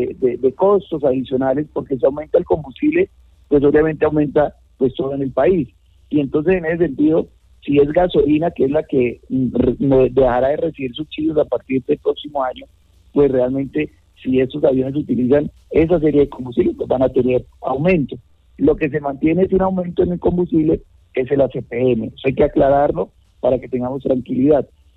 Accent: Guaviare, Colombia; que yo nací y hasta hoy, siempre celebro las Navidades con mi familia, con mis amigos, en el Guaviare, en mi tierra, que tanto queremos, donde nacimos

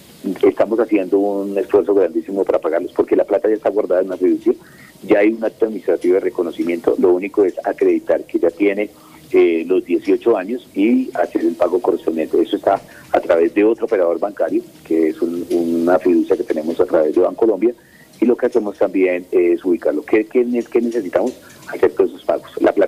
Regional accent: Villavicencio, Meta, Colombia; born there; now in Guaviare, Colombia; a pesar de que nací en Villavicencio, el departamento del Guaviare siempre me adoptó

